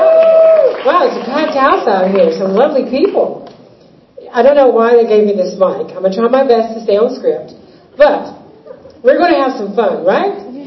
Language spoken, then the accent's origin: English; Deep South, United States; By the way, I am from the Deep South, so if for some reason that you can't catch what I'm saying, or I tend to run through a few of those words up here, why don't you ask somebody?